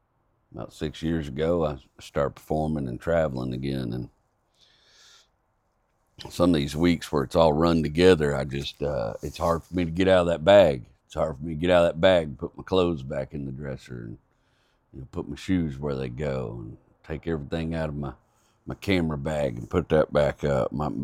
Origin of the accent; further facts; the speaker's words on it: Texas, United States; I'm not Appalachian. I'm from Appalachian people, but I'm not Appalachian. I'm Texan.